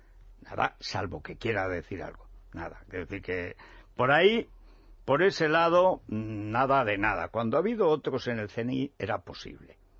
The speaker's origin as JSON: {"language": "Spanish", "region": "Aragon", "country": "Spain", "tie": "born or raised there", "said": "Yo tenía un dolor de oídos horrible hasta los 13 años. Cada vez que bajaba de mi pueblo a Teruel, bueno, era un dolor..."}